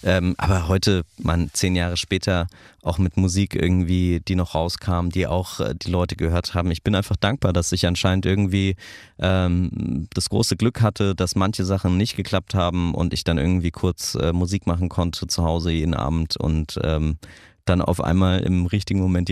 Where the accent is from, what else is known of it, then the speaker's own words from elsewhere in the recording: Berlin, Germany; Ich bin Berliner Jung, ich bin nie weggegangen, bin immer hier geblieben, komme wirklich aus dieser Stadt.